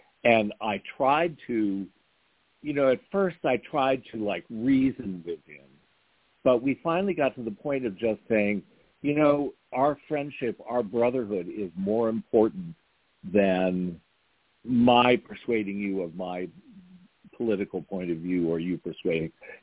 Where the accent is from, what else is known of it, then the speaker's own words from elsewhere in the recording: New England, United States; There were no Presbyterian churches near where I grew up in New England, so we went to a congregational church